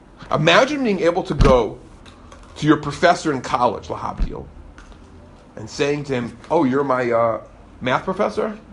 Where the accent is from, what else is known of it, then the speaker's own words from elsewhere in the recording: New York, United States; And as a New Yorker, we were like, Rebbe, you ever hear of stiffen the cab driver?